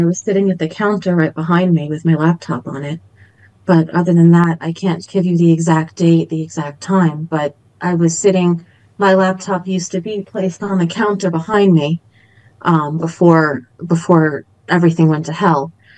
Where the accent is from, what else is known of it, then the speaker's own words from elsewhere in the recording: New York, United States; I grew up on Long Island.